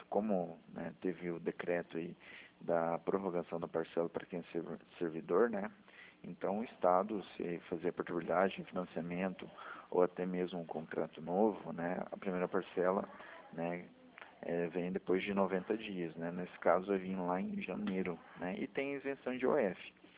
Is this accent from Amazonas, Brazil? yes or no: no; Paraná, Brazil; eu sou do Paraná.